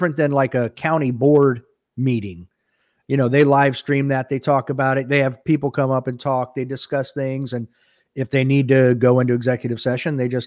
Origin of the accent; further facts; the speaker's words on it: Texas, United States; I'm from Texas, so I had to say it.